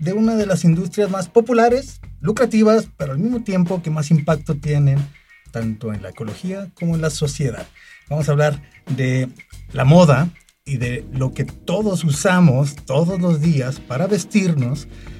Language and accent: Spanish; Guadalajara, Jalisco, Mexico; born there; tapatía, así nos dicen a los que nacimos en Guadalajara